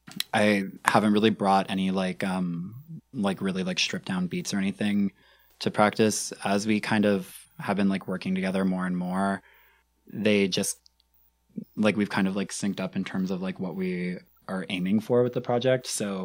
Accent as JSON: {"language": "English", "town": "Halifax", "region": "Nova Scotia", "country": "Canada", "said": "I'm like from Halifax, so it was really nice to go back."}